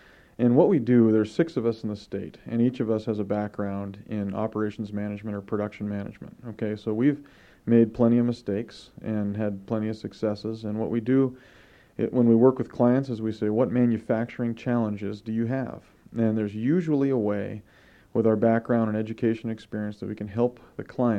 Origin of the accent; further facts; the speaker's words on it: Billings, Montana, United States; I grew up in Billings